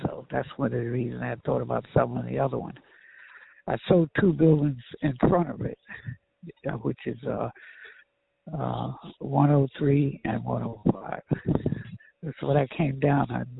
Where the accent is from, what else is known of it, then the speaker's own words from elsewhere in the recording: New York, United States; also born or lived in Blackstone; Well, I was born in this area. I was born in Blackstone. My father took our family to New York. And I grew up in New York. Went to school in New York, went to college in New York.